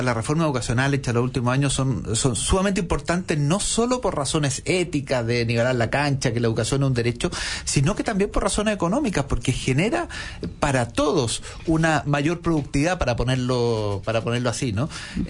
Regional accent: Chile; así como todo chileno sabe que el precio del cobre es importante para la economía del país, eso está casi como en el ADN, nacemos y sabemos que el precio del cobre es importante

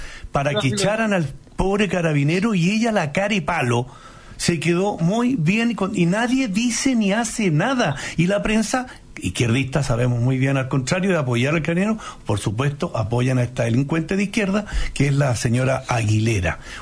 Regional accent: Longaví, Maule, Chile; Y quiero reiterar mi saludo a Longaví, a mi pueblo, a los 50 años del Centro de Estudiantes, grandes próceres de mi pueblo.

